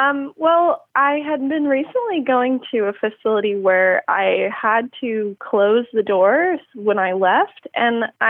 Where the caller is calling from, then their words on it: San Diego, California, United States; I'm calling from San Diego, so I'm not too far away from you guys.